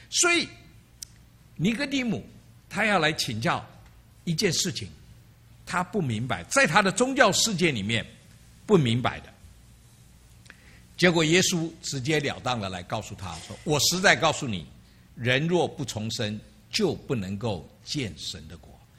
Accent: China; now in United States; 尤其我们东方人，我们从中国来的，我们可能说我们到了美国

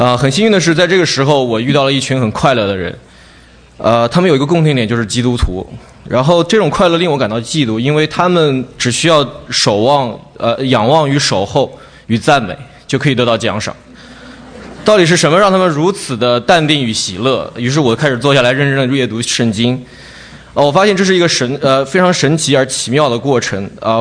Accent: Nantong, Jiangsu, China; 我来自江苏南通。

